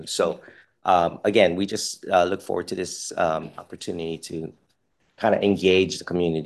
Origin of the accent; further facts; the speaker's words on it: Waihua, Hawaii, United States; I'm from Waihua.